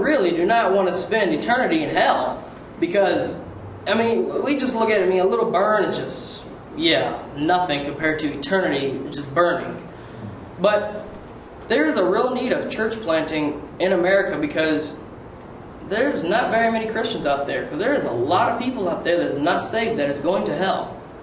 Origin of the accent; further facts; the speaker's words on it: Waynesboro, Virginia, United States; I'm from Waynesboro, Virginia. I'm a member at Waynesboro Believers Fellowship.